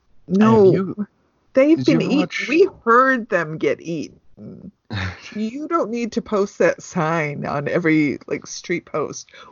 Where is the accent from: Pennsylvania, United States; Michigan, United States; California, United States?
California, United States; Los Angeles; I'm from Los Angeles. I'm thinking these are not like robbing a bank kind of guns.